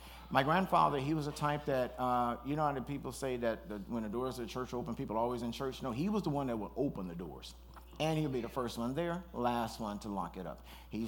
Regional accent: Louisiana, United States; When I was a child, I lived in Louisiana, and of course, at that time in the 60s, it was segregated.

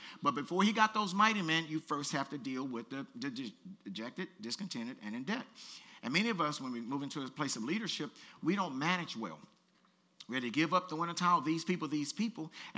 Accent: Compton, California, United States; Now, when I was growing up in Compton, there was about 3 or 4 boys that ain't like me

